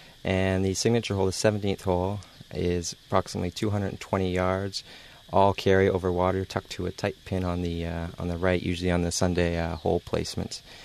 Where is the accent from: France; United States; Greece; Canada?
Canada; Hamilton, Ontario; now in Thailand; I'm known as a Farang. I come from Hamilton, Ontario, Canada. And I've been here almost a year and a half now.